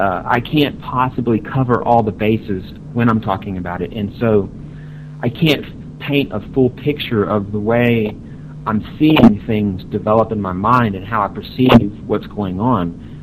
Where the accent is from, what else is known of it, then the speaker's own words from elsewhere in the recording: Texas, United States; I mean, you have to remember that I grew up in Texas.